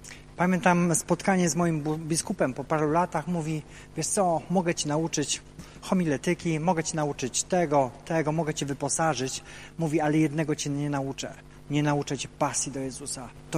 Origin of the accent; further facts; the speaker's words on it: Pomeranian Voivodeship, Poland; Pochodzę z rodziny katolickiej, bardzo mocnej, wierzącej ze wsi na Pomorzu